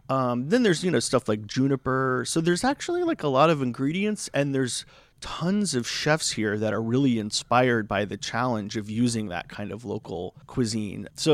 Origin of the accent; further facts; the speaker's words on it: Florida, United States; But I'm originally from Florida, so